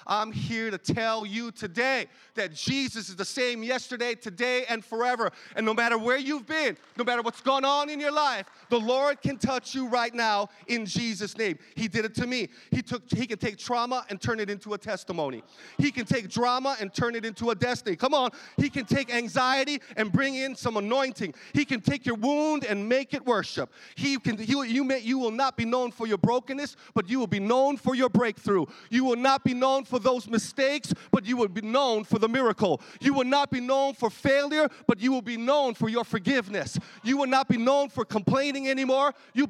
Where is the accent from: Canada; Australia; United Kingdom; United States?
United States; Hawaii; I don't know if you grew up like I grew up in Hawaii. I'm part Filipino, part Italian.